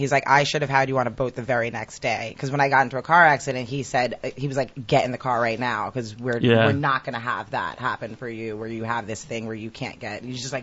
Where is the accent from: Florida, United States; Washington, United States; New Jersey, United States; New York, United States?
New Jersey, United States; Teaneck; I'm from Teaneck.